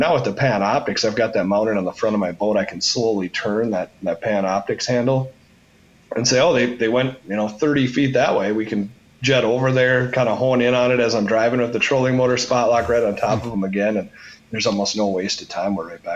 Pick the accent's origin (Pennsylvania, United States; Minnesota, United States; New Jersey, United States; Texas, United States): Minnesota, United States; Two Harbors; and then in the spring, I do the North Shore, where I grew up in Two Harbors.